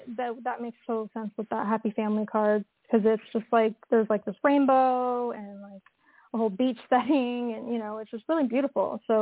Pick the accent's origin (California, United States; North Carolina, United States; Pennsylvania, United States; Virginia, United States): California, United States; Yeah, I'm from Northern California.